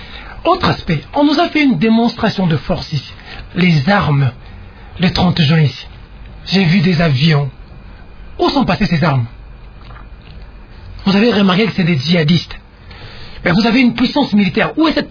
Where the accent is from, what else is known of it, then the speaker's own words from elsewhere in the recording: DR Congo; si on est Congolais, on a ce sang qui coule dans nos veines, comme mon aîné vient de chanter l'hymne national ici, que nous puissions nous permettre de voir nos compatriotes